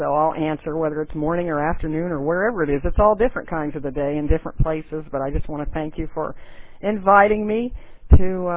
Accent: Portsmouth, Ohio, United States; I've lived in Ohio all my life except for a few months when I did live in Texas for a very brief time. I was born in a town called Portsmouth, Ohio. It's a river city

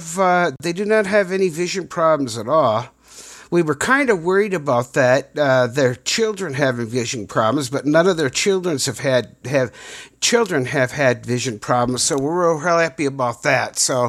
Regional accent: Minnesota, United States; also born or lived in St. Cloud; I was born in a little town, it's not so little, about 30, 40,000. Little town just out of the Twin Cities, about 50, 60 miles, called St. Cloud, Minnesota.

